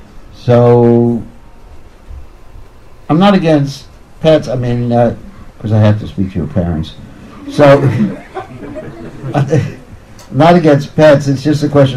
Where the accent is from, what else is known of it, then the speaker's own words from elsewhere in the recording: United States; So, I was brought up in America, so we had all sorts of pets.